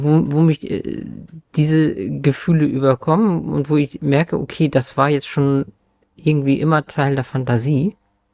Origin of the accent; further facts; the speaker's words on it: Northern Germany, Germany; Das kann, Spaziergang am Meer sein im Sommer, ich komme aus Norddeutschland